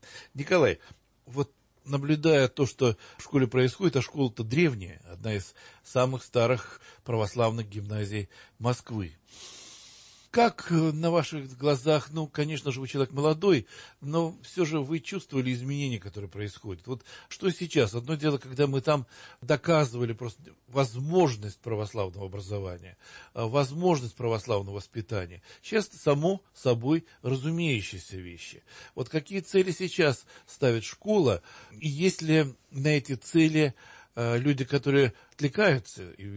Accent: Odesa, Odesa Oblast, Ukraine; когда я был маленьким, я вырос в Одессе

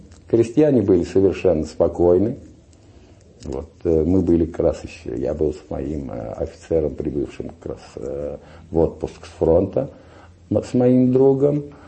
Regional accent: Voronezh, Voronezh Oblast, Russia; я, потому что выбрал вакансию в свой родной город, ехал, значит, к себе в Воронеж.

